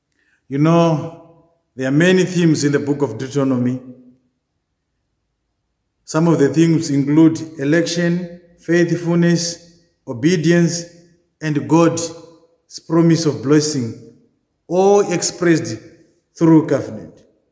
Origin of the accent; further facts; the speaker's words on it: Zimbabwe; which reminds me of the way how I was raised up in Zimbabwe. I just want to give you an example of what happened when I grew up.